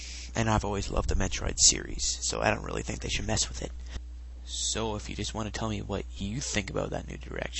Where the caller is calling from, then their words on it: Toronto, Ontario, Canada; Hi, Gaming Steve. … from Toronto, Ontario